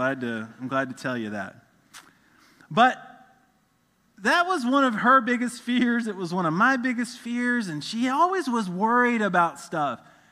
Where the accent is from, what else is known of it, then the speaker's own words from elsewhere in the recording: South Carolina, United States; I grew up in South Carolina, but my people are in West Virginia.